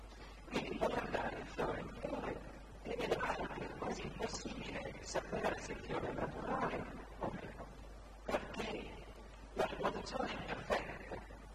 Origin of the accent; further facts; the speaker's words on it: Northern District, Israel; Italian is a second language; il mio accento mi tradisce